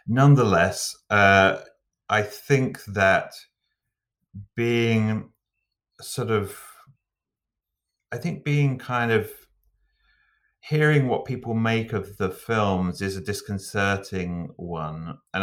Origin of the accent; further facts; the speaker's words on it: England, United Kingdom; But being English too, and I definitely, I could kind of identify the still waters run deep syndrome